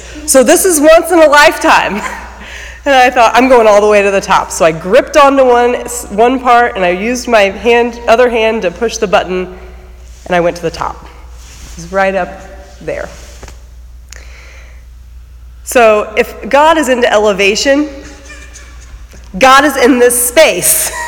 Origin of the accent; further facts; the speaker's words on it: Midwest, United States; he's seeing everything around him with these fresh eyes that I do not have as a Midwesterner.